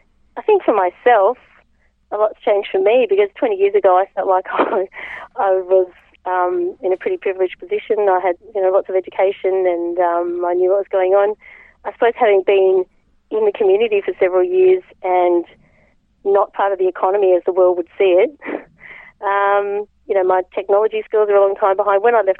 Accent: Melbourne, Victoria, Australia; now in Blue Mountains, Australia; I grew up in Melbourne. I went to the Burwood Blind School for a few years, and then I was educated in Melbourne.

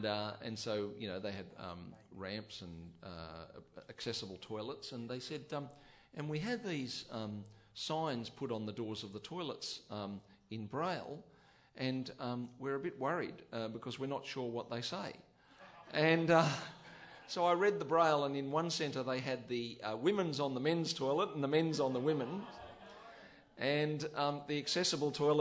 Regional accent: Australia; it saddens me and makes me feel ashamed as an Australian that we are doing that to people

